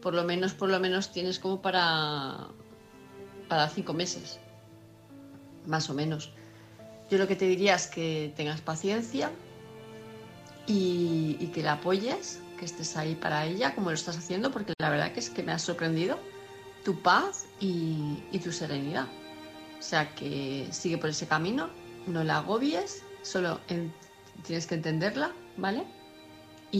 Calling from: Palma de Mallorca, Balearic Islands, Spain; de Palma de Mallorca

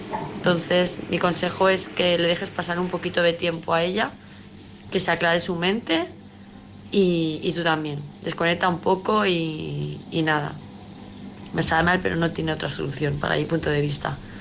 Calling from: Palma, Balearic Islands, Spain; de Palma de Mallorca.

